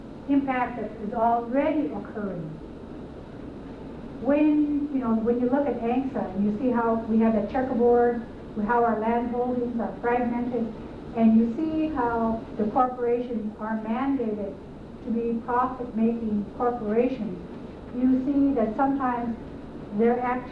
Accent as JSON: {"language": "English", "town": "Haines", "region": "Alaska", "country": "United States", "tie": "born or raised there", "moved": "yes", "said": "Okay, I'm Tlingit. I grew up in the Southeast. I'm from Haines. I'm from Klukwan. I'm Shumba Kwedi is my clan. I lived in Southeast until 10 years ago."}